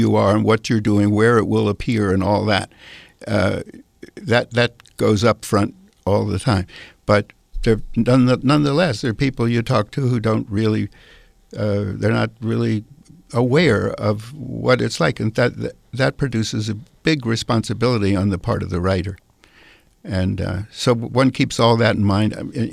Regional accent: New England, United States; also born or lived in Maine; I grew up in canoes in New England and in a canoe tripping camp and all this, and in the woods of Maine

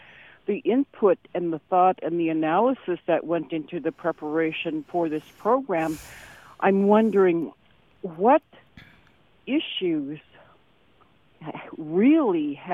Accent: Wainwright, Alaska, United States; I grew up in Wainwright.

